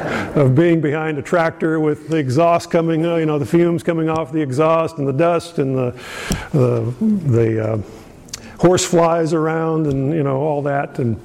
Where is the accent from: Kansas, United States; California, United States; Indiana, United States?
Indiana, United States; Terre Haute; I grew up near Terre Haute, Indiana, outside in a rural community